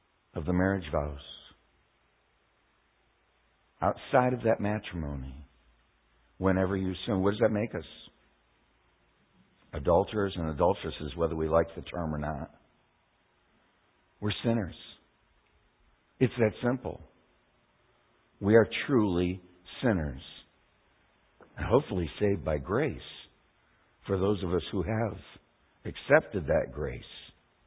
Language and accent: English; Bowling Green, Kentucky, United States; He heard I was from Bowling Green area.